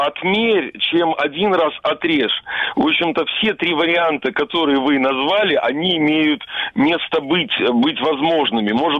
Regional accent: Yalta, Crimea, Ukraine; вы из Киева, я из Ялты

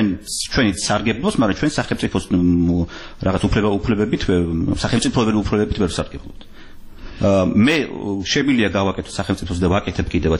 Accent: Tbilisi, Georgia; born or raised there

